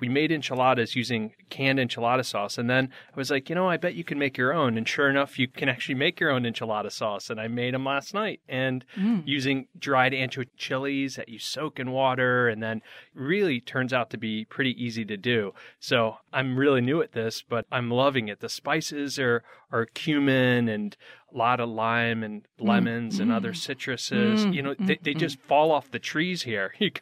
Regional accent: Connecticut, United States; Yeah, I grew up in Connecticut.

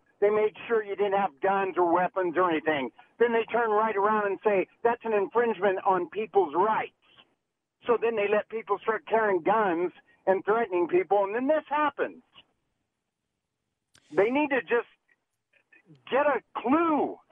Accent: Ventura, California, United States; I grew up in Ventura, California. My parents live out there.

